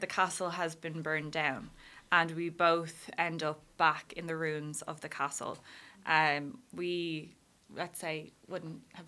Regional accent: Lucan, Leinster, Ireland; Yeah, I'm from Lucan in Dublin.

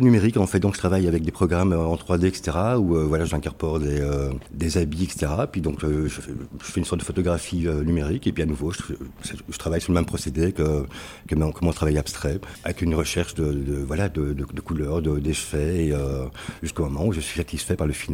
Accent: Italy; En tant qu'Italien, j'aimerais bien évidemment y exposer.

